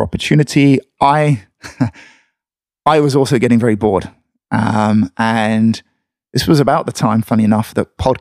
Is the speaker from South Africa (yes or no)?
no; England, United Kingdom; my wife's from America, I'm from England. We decided to try England again. And we moved back for a couple of weeks to Devon